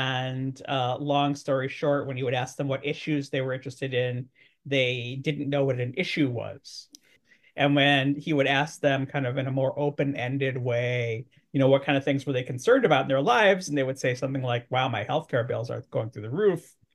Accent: Chicago, Illinois, United States; He was a young, struggling freelance writer in Chicago, my hometown

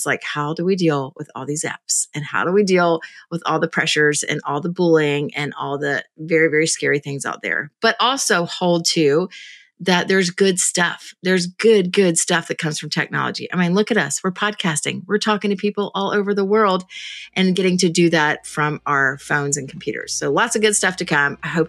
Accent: Atlanta, Georgia, United States; We just established that I'm from Atlanta and you're in Atlanta.

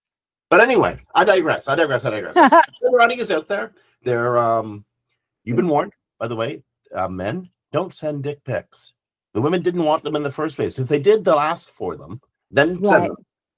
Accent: Canada; Because I'm Canadian.

